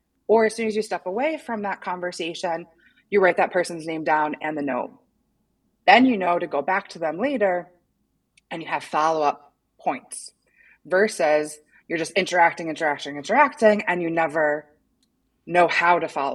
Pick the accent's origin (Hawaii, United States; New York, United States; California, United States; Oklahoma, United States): New York, United States; So I'm a New Yorker, and I don't know if you're familiar with what the New York uniform is.